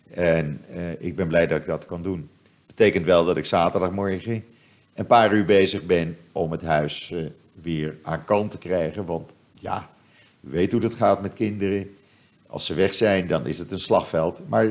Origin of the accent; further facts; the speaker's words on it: Netherlands; En ik vind, het is om je rot te schamen toch, als Nederlander.